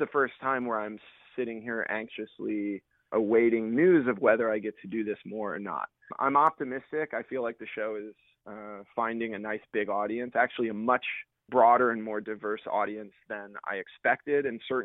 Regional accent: Chicago, Illinois, United States; when I travel around and tell people I'm from Chicago, they get a look on their face

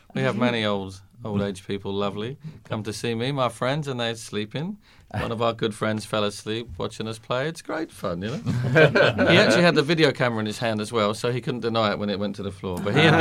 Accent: London, United Kingdom; now in Norway; I was brought up in London. And actually, I spend most of my time now in Norway with my girlfriend and 3 kids. So the accent's getting different.

